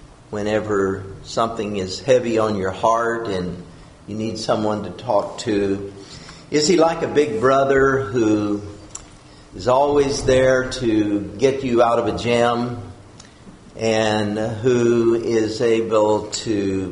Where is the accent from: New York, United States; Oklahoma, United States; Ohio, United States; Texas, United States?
Texas, United States; the night that I was baptized at our home and where I was growing up in West Texas by my father.